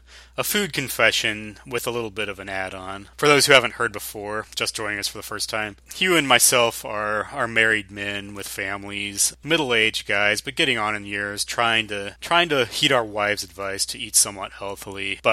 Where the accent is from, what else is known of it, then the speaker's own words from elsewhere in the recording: Texas, United States; I'm familiar with Sonic from my current location and growing up in Texas.